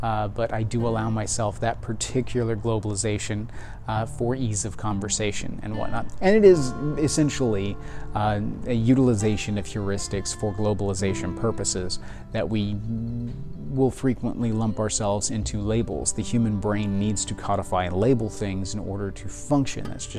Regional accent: Texas, United States; So that's because I'm Texan, and Texas is Texas.

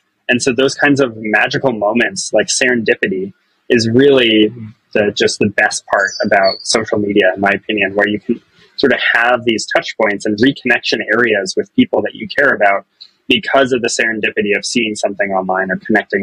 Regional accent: Boston, Massachusetts, United States; also born or lived in Chicago / San Francisco; now in New York City, United States; I grew up outside of Boston. I went to school in Chicago. I moved to SF for work. Now I'm in New York City.

